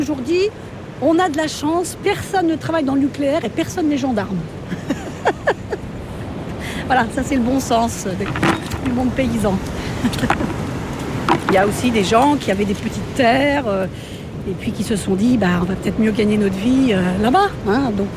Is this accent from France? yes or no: yes; Beaumont, Normandy, France; Oui, moi je suis née à Beaumont en 61.